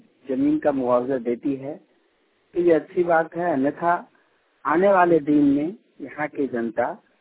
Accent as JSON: {"language": "Hindi", "town": "Arari", "region": "Jharkhand", "country": "India", "tie": "born or raised there", "said": "मैं बिरनी थाना के ग्राम अरारी और जिला गिरिडीह के निवासी हूँ।"}